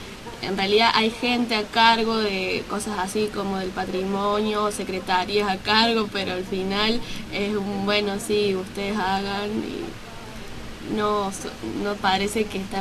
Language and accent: Spanish; San Martín, Buenos Aires Province, Argentina; Yo soy de San Martín, en realidad Los Paraísos